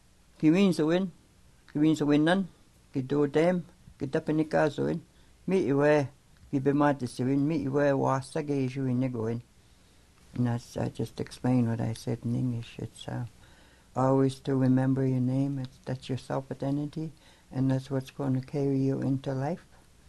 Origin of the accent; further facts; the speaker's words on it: Canada; I am from Nigagoon Siminikaning, Canadian site. I'm a Canadian, eh?